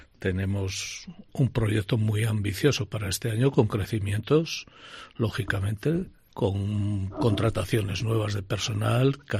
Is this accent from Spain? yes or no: yes; León, Castile and León, Spain; Somos de León y nos encanta tener la empresa en León.